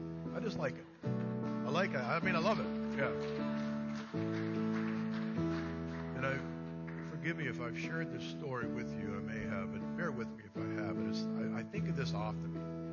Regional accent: Pennsylvania, United States; And they find out we're from Pennsylvania.

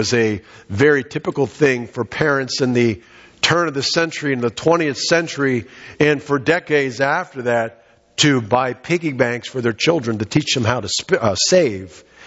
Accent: Titusville, Pennsylvania, United States; My brother and I were raised in Titusville, Pennsylvania.

